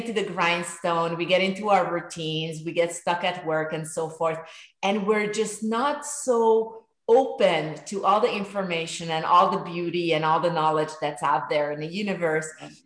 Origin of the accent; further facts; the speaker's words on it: Hungary; I'm from Hungary.